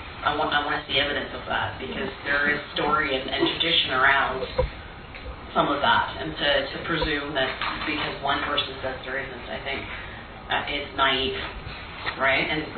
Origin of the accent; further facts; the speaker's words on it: Canada; I am a Canadian lawyer.